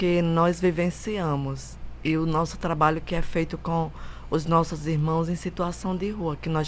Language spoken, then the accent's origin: Portuguese; Natal, Rio Grande do Norte, Brazil; now in Paranaguá, Brazil; sou noviça das Irmãs do Milagre Eucarístico. E eu sou de Natal, Rio Grande do Norte.